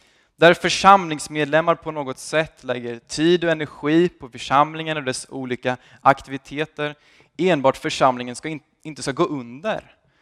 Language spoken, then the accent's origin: Swedish; Motala, Östergötland, Sweden; Född och uppvuxen här i Motala. Låter dåligt? Okej. Snart 21 år.